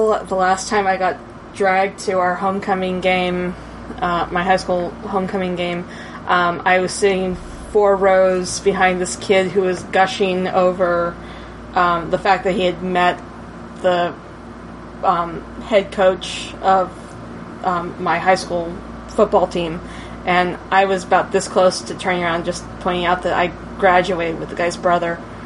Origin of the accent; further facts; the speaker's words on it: Burbank, California, United States; I was born in Canoga Park, California, which is on completely the other side of the valley from where I grew up, which is in Burbank, California.